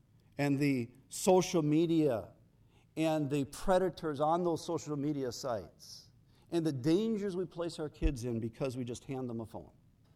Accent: South Korea; And so as an 18-month-old, I grew up in South Korea. That was my home. That was the culture I knew. We spoke English in the home, but I learned how to speak Korean to my Korean friends on the streets.

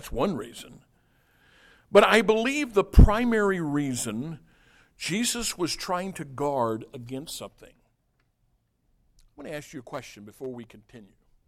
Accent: United States; By the way, I'm an American.

